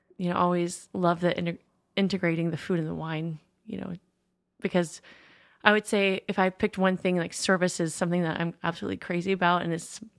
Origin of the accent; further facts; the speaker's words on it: West Marin, California, United States; we grew up in West Marin, and we had a really nice upbringing and things, but we just, my mom, it was a single mom family